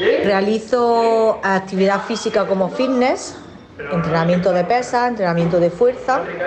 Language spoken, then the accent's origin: Spanish; Granada, Andalusia, Spain; now in San Sebastián, Spain; soy de Granada, pero resido aquí en Donosti